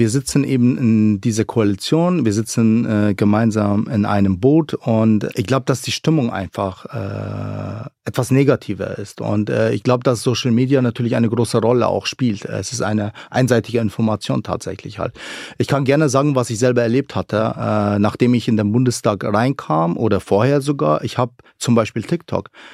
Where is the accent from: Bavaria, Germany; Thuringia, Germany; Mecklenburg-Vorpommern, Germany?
Bavaria, Germany; ich komme aus Niederbayern.